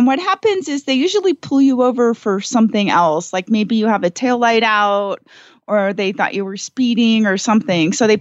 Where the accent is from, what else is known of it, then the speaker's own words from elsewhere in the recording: Gardnerville, Nevada, United States; from Gardnerville, Nevada.